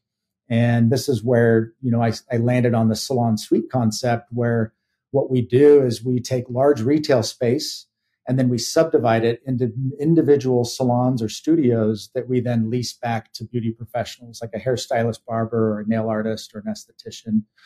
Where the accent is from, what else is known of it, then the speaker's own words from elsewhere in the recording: Atlanta, Georgia, United States; now in Salt Lake City, United States; I'm originally from Atlanta, Georgia. I live in Salt Lake City, where I've been here for the last 18 years.